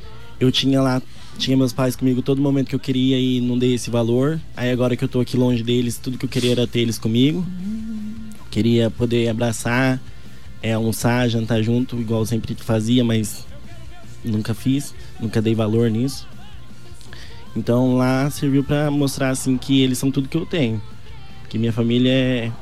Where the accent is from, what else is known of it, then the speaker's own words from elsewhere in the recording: Bonito, Brazil; Sou de Bonito.